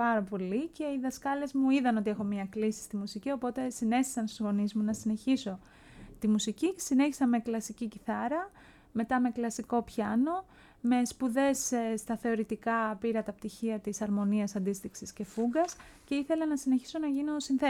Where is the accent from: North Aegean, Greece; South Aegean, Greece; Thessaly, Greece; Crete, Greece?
North Aegean, Greece; Vouno; Όχι, όχι, είμαστε από τα Μαστιχοχώρια.